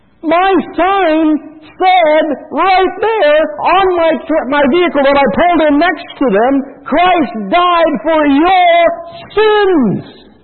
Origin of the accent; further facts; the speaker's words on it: Lanark, Ontario, Canada; and I said, I was from Lanark. I've been hunting up there in Lanark.